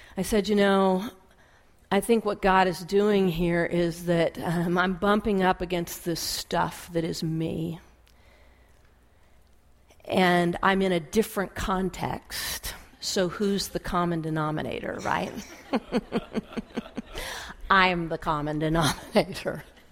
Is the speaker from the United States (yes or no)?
yes; California, United States; When I became a Christian at the age of 17 at a little camp here in Southern California, I grew up in Southern California, a little camp called Forest Home